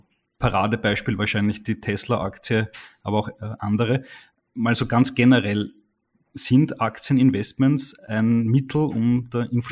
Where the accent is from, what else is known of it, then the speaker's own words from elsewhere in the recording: Austria; Bei uns in Österreich sagt man zu den Immobilien ja auch ganz gerne Betongold.